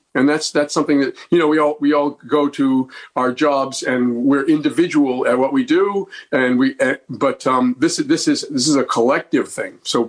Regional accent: Massachusetts, United States; Well, I grew up on the South Shore here, and I went to college for music education

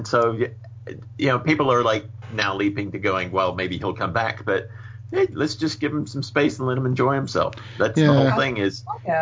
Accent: New Zealand; I'm a New Zealander who likes the Goon

